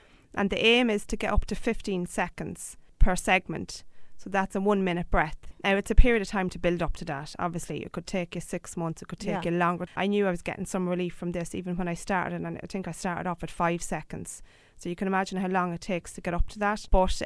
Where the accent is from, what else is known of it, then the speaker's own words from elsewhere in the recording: County Meath, Ireland; Yeah, well, as you said, I'm from Mead, and there is a yoga festival on there every year in Manalty